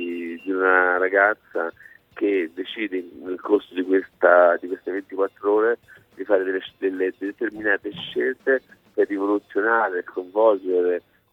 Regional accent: Rome, Lazio, Italy; per me che vengo da Roma è come andare in un luogo molto molto lontano

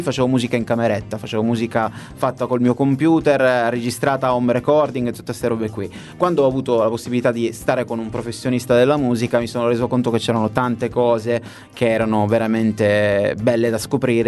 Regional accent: Paternò, Sicily, Italy; era una denuncia verso l'amministrazione del mio paese, tipo di Paternò

